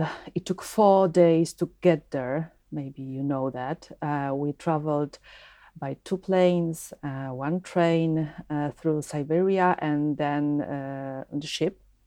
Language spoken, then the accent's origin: English; Poland; English is a second language; I've always known that I'm from Poland and I belong here. But at the same time, I felt very at home in Japan.